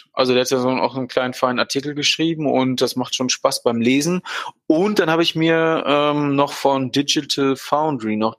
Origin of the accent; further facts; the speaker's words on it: Germany; Du musst ja auch mal meckern, ich bin Deutscher.